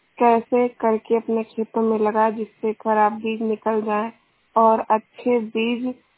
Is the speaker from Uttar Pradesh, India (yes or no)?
yes; Udaipur, Uttar Pradesh, India; मैं डिस्ट्रिक्ट बलरामपुर से हूँ, ग्राम सभा उदयपुर।